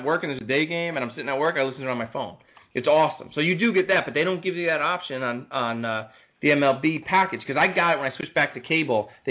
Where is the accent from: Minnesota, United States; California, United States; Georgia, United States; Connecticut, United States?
Connecticut, United States; Norwalk; And growing up in Norwalk, Norwalk's a town of probably, there's probably 30-35% African Americans.